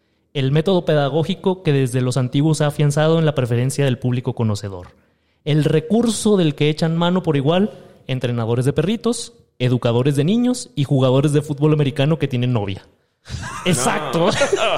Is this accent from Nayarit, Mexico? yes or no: no; Monterrey, Nuevo León, Mexico; Es que de donde yo vengo, se crían hombres.